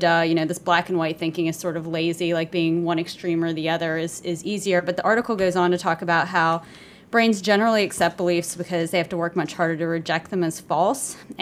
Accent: West Virginia, United States; I'm from West Virginia.

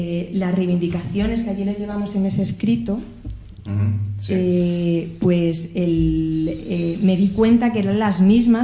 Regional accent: Pedro Bernardo, Castile and León, Spain; En el incendio del 2000 de mi pueblo había zonas que tenían pies grandes de pino

